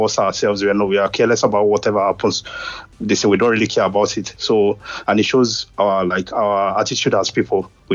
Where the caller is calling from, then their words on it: United Kingdom; I'm calling from the United Kingdom.